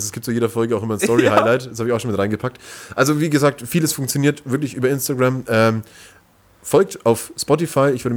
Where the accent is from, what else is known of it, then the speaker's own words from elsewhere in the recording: Langenzenn, Bavaria, Germany; now in Nuremberg, Germany; Ich wohne ja noch gar nicht so lange in Nürnberg. Ich komme ja eigentlich aus dem Nürnberger Umland oder eher aus dem Fürther Umland.